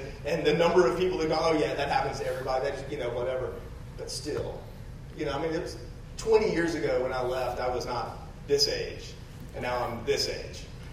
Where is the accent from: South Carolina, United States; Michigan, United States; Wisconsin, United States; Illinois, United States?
South Carolina, United States; Charleston; born there; I was born in Roper Hospital in Charleston, South Carolina.